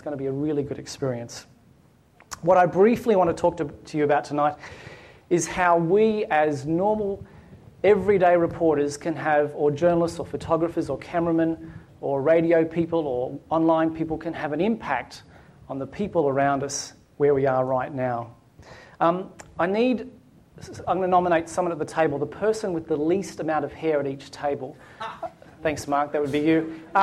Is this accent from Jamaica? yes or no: no; Australia; as an Australian, I instantly snubbed the Duke